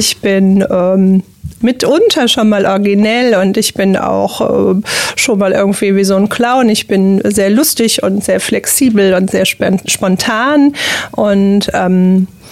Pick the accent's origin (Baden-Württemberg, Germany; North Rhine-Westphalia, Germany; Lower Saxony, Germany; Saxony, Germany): North Rhine-Westphalia, Germany; Essen; now in Mettmann, Germany; Ich komme aus Mettmann. Ich habe immer eine klitzekleine Anfahrt bis nach Wuppertal und gebürtig komme ich aus Essen. Ich bin also eine richtige Ruhrpott-Pflanze, genau. Ja. Und da rutscht mir schon mal auch das eine oder andere dat und was raus.